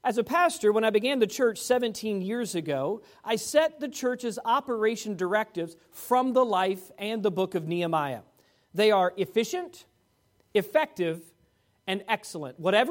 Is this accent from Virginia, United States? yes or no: yes; Fairfax, Virginia, United States; My high school principal, Gil Hansen, at Fairfax Baptist Temple Academy, where I grew up in Fairfax, Virginia